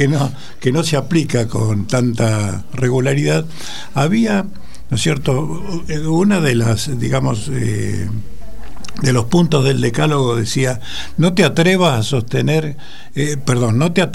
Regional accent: Rosario, Santa Fe, Argentina; now in Buenos Aires, Argentina; Yo estoy aporteñado de varias décadas, sin pero duda. Sigo siendo rosarino

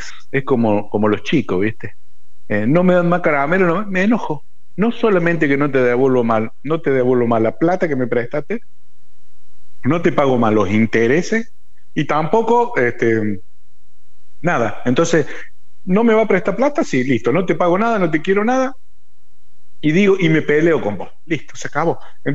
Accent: Argentina; El tema es que no es como somos los argentinos

